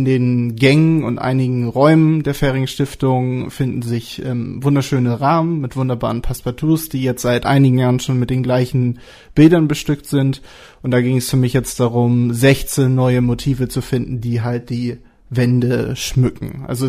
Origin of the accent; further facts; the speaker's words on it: Hamburg, Germany; Ich bin 24 Jahre alt und komme aus Hamburg, wo ich auch mein Studium der Germanistik jetzt abgeschlossen habe.